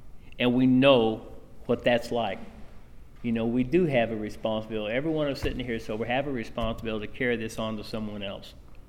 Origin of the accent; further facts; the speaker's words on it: Kansas, United States; I'm from Kansas originally, and eating crow is just hard to do.